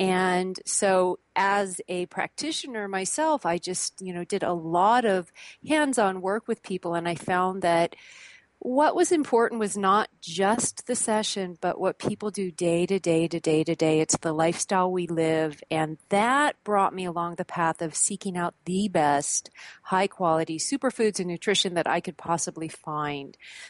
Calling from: Mount Shasta, California, United States; I'm calling in from Mount Shasta, California, which is a beautiful, special, sacred place up here in Northern California.

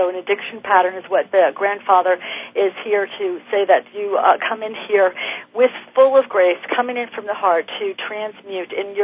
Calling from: Florida, United States; I'm calling from Florida.

